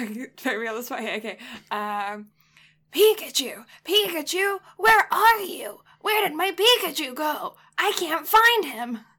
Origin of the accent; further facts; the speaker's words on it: England, United Kingdom; now in Canada; obviously. I am English, as you could probably tell by the sounds of my voice. But I currently live in Canada.